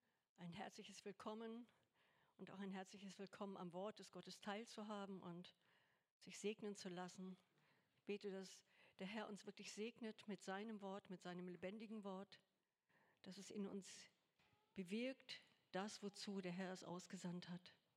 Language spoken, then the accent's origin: German; Goslar, Lower Saxony, Germany; Ich komme ja aus Goslar, aus der Kaiserstadt Goslar